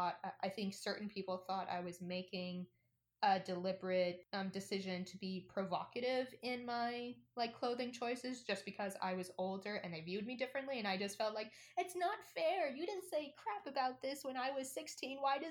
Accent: West Coast, United States; where we grew up in the West Coast to college in, you know, upstate New York.

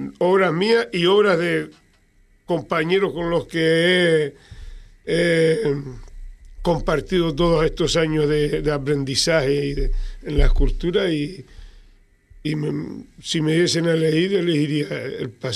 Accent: Pájara, Canary Islands, Spain; No, pero que es la calle más larga que hay en Pájara.

